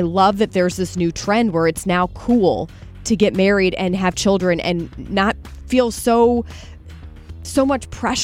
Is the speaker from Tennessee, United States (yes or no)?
no; St. Louis, Missouri, United States; And I love St. Louis. I'm from St. Louis